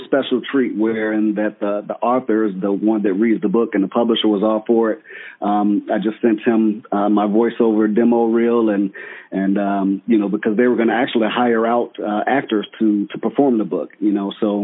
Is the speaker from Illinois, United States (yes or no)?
yes; Chicago, Illinois, United States; I grew up in Chicago on the South Side, and Mendel was a private school smack dab in the South Side, in the middle of the city.